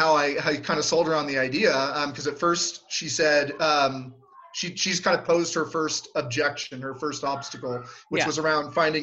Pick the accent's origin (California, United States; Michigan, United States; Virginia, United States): California, United States; We decided to move up here. I'm from Southern California.